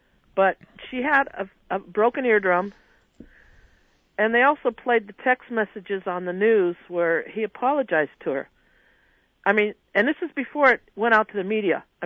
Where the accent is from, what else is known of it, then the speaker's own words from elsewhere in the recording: Palmer, United States; I grew up in Palmer, and this one guy that was in trouble and stuff in the 50s, he came back, redeemed himself, and was one of our community leaders in Palmer during my childhood.